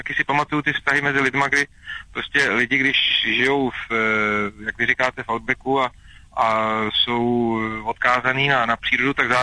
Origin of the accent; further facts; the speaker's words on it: Kojšice, Šumava, Czechia; Já totiž jsem ze Šumavy, já jsem se narodil do velmi malé vesničky, to znamená Kojšice, tam je pouze 10 obyvatel.